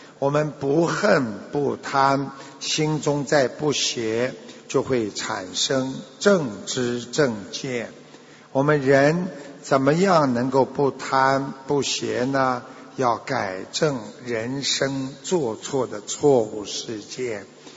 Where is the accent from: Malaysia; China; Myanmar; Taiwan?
China; Beijing; 我是北京的弟子，以前我修密宗的，